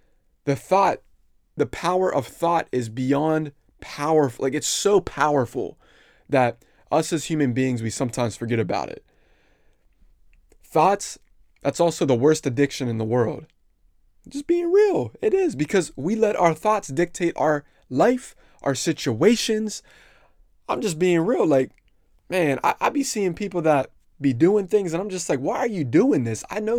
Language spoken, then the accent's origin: English; Pennsylvania, United States; I'm from Pennsylvania.